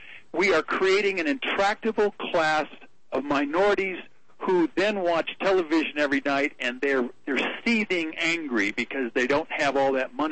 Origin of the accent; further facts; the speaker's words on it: United States; I'm just an American kid who did well.